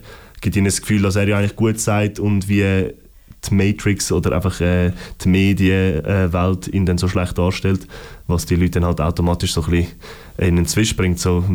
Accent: Zurich, Switzerland; wo ich herkomme, weil wir kommen aus Wipkingen

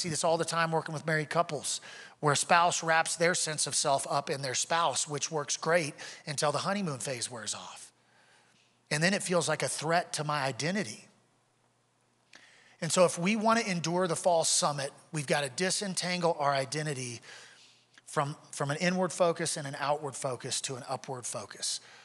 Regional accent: Louisiana, United States; now in Colorado, United States; Now, I'm from Louisiana. I didn't have any idea what this concept was until we got to Colorado.

